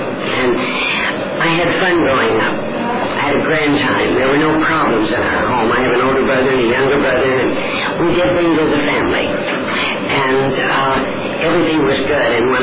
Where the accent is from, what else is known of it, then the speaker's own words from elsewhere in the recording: Denver, Colorado, United States; And I grew up in Denver, and I grew up in a non-alcoholic home.